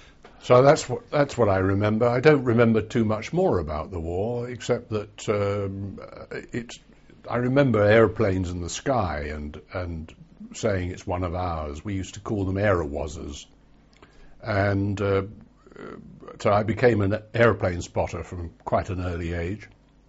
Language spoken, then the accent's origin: English; Walton-on-Thames, South East England, United Kingdom; born there; Well, I was born in Walton-on-Thames, Surrey, in the Cottage Hospital, at midnight between February 7th and February 8th, 1940.